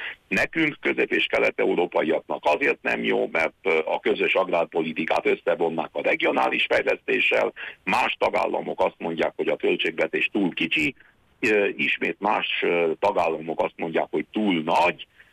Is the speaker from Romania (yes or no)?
yes; Transylvania, Romania; otthon Erdélyben is a mi gazdáink kíváncsian várják